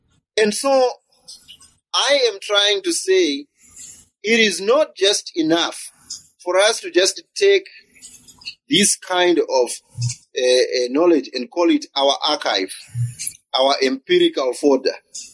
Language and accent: English; Zimbabwe; I come from Zimbabwe